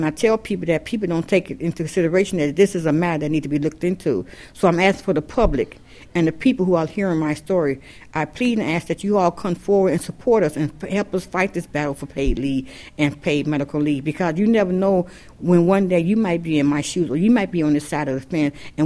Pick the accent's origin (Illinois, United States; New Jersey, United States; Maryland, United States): Illinois, United States; Chicago; I'm from Chicago